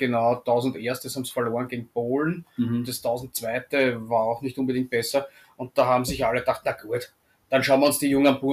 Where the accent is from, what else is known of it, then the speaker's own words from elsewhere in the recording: Austria; Als Österreicher kannst du halt einfach nur, wenn Deutschland ausscheidet, freust dich ganz einfach.